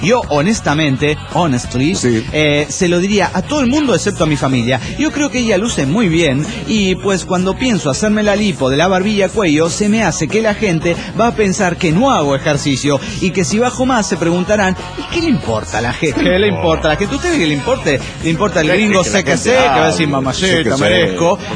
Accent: Cochabamba, Bolivia; de Cochabamba, Bolivia.

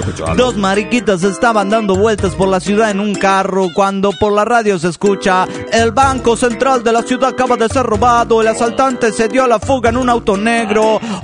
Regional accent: San Luis, Argentina; de San Luis, República Argentina.

